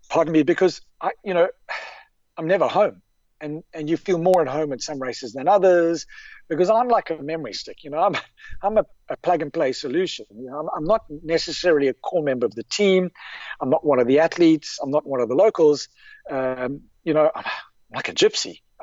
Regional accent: South Africa; South African born and, you know, South African native.

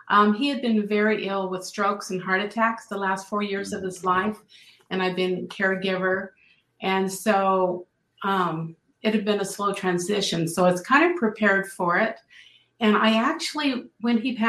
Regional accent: Phoenix, Arizona, United States; moved away as an adult; also born or lived in Los Angeles; now in Spokane Valley, United States; No, I grew up in Phoenix, Arizona, hot desert. And then when I married, I moved to the Los Angeles area, was there for a long time.

